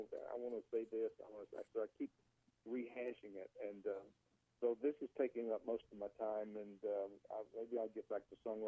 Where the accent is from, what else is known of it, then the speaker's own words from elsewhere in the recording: Atlanta, Georgia, United States; I grew up in Atlanta in a section of town called Cabbage Town. When I was about 5 years old, we lived in Cabbage Town, and it was like an area of working class people